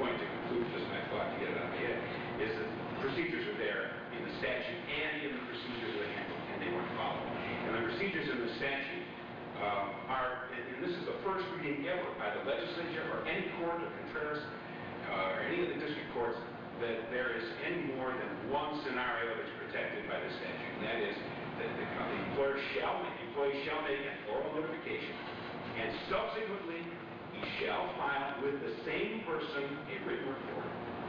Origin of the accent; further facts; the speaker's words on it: Cleveland, Ohio, United States; from Cleveland, Ohio